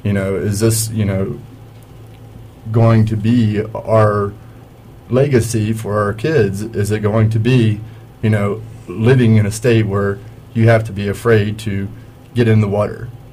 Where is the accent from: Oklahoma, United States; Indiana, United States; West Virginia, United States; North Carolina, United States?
West Virginia, United States; So, I grew up in West Virginia, going fishing, going to the mountains and hiking, camping, enjoying the state